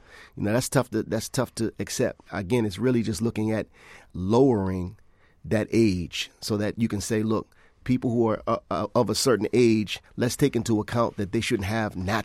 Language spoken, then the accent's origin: English; Boston, Massachusetts, United States; You know, socially and economically, I come from Roxbury. So, I mean, I have family and friends who are deeply involved in you know, situations like this. And I grew up around these type of people.